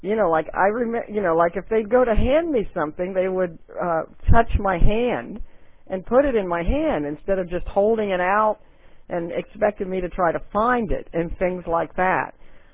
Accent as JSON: {"language": "English", "town": "Portsmouth", "region": "Ohio", "country": "United States", "tie": "born or raised there", "said": "I've lived in Ohio all my life except for a few months when I did live in Texas for a very brief time. I was born in a town called Portsmouth, Ohio. It's a river city"}